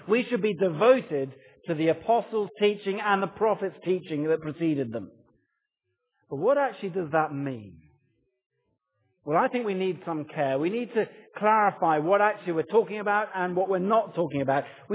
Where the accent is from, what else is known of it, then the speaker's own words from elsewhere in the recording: London, United Kingdom; after all, I am a Londoner, and I've still never seen the crown jewels.